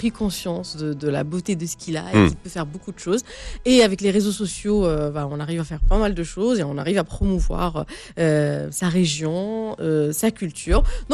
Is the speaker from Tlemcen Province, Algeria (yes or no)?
yes; Tlemcen, Tlemcen Province, Algeria; also born or lived in Oran; On a commencé par Tlemcen, la ville où j'habite, où ma famille habite, où j'ai grandi aussi un peu.